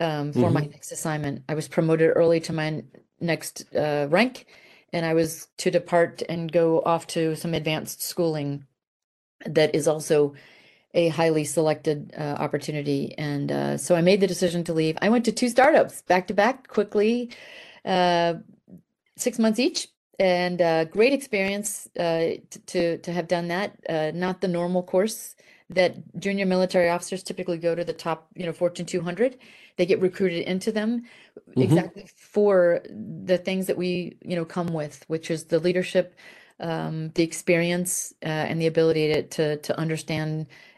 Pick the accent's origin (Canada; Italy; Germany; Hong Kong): Italy; I grew up in Italy as a military brat